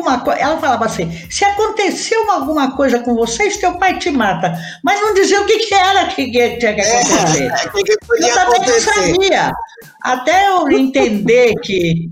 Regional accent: Tupaciguara, Minas Gerais, Brazil; also born or lived in Bebedouro; Eu tinha uns 6 anos e nós mudamos de Bebedouro para Tupaciguara. Você conhece Tupaciguara, Krishna?

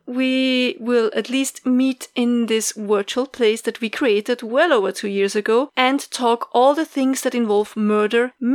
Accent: Austria; from Austria, and you are listening to Fresh Hell, your favorite international podcast.

